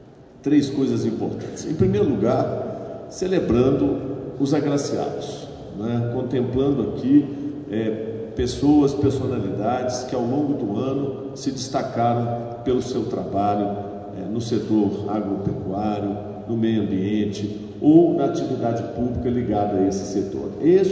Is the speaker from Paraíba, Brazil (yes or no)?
no; Minas Gerais, Brazil; Nós somos mineiros. Mineiro é quem nasce em Minas